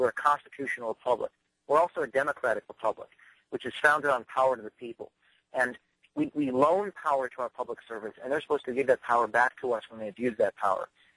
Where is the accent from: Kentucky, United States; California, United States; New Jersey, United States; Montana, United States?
New Jersey, United States; I'm from New Jersey, but I have an office in Westchester, New York.